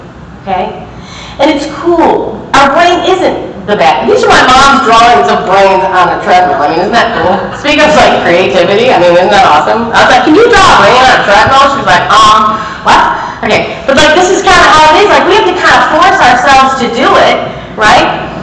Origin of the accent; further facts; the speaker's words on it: Michigan, United States; I grew up in Michigan, and it's beautiful there